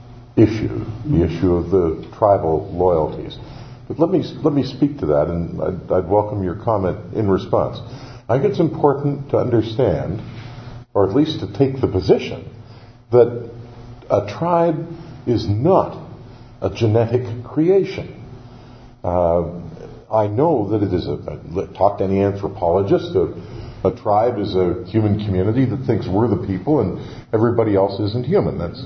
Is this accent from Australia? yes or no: no; Canada; being Canadian means being committed to diversity, and that's why I'm so much happier than my American friends.